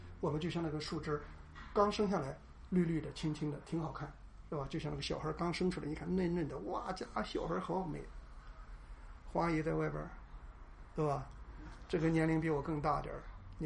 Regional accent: China; 因为我是中国人，所以我讨厌美国，绝对没有这个意思

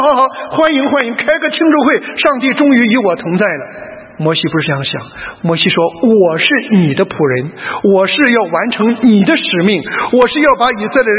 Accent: China; now in Australia; 所以我们从中国移民到澳洲来。

